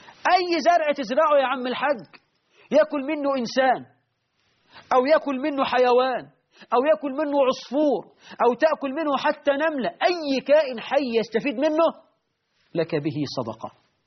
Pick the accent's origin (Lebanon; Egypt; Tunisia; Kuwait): Egypt; في عرفنا كمصريين في الطبقة المتوسطة